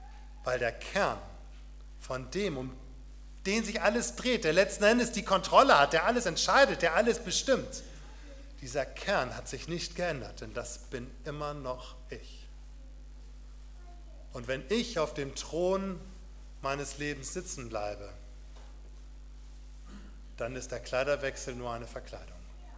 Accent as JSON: {"language": "German", "region": "Northern Germany", "country": "Germany", "said": "aber ich bin ein echter Norddeutscher, Fasching ist nichts für mich."}